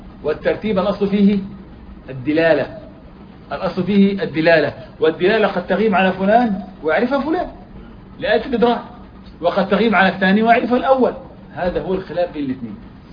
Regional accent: Egypt; احنا نسميه كمصريين عندنا هنا بيع الحرق،

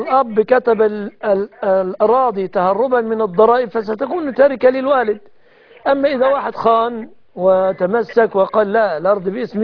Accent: Egypt; وأسأل الله أن يحفظ بلادنا مصر أمنة مطمئنة

